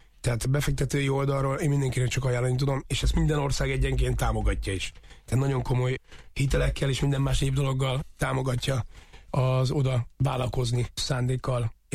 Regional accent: Ethiopia; Etiópiában onnan én származom

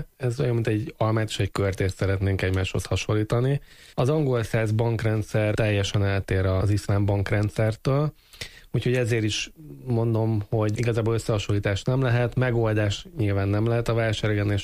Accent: Libya; born there; Hungarian is a second language; Libiába születtem, de édesapám palesztin.

